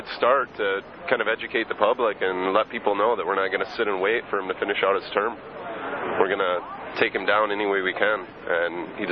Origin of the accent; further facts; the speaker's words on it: Minnesota, United States; I grew up in Minnesota, so a lot of people in the state that I'm from are pretty liberal and pretty active politically